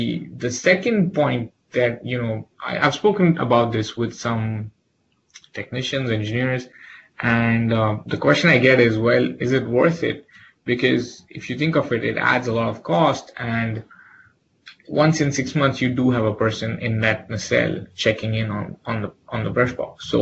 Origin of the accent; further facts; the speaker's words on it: Doha, Qatar; also born or lived in India; now in United States; Well, I'm from India, but I did grow up in the Middle East. So I spent most of my childhood in Qatar, actually, in Doha. It's a small country.